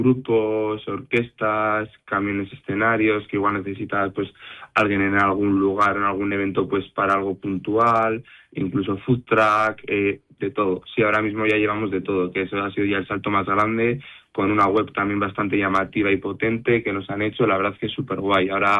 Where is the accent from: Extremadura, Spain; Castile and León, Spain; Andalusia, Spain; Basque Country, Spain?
Basque Country, Spain; Bilbao; soy de Bilbao, pero también, por ejemplo, tengo casa de veraneo en Medina de Pomar